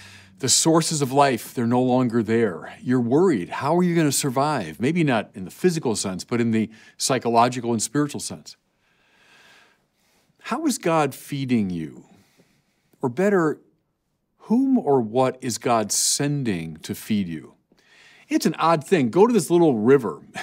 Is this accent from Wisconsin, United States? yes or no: no; California, United States; Now, I'm from California. I know about droughts and how devastating they can be.